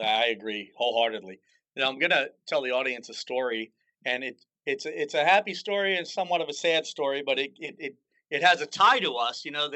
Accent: New York, United States; I remember growing up in New York, and I used to take the antennas on the TV trying to tune it

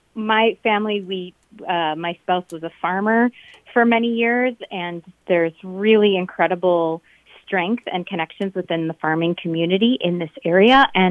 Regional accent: Rochester, Minnesota, United States; now in Northfield, United States; I currently live in Northfield, Minnesota. I grew up in Rochester and went to college in Northfield

